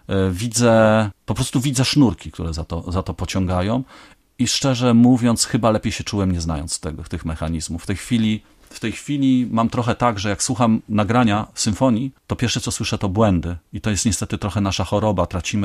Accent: Bydgoszcz, Kuyavian-Pomeranian Voivodeship, Poland; born there; Jako urodzony bydgoszczanin

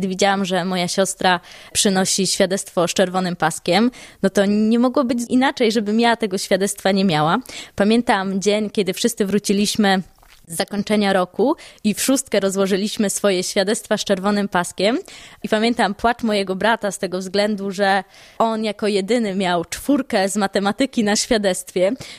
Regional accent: Złota, Greater Poland Voivodeship, Poland; pochodzę z Złotej obok Koła

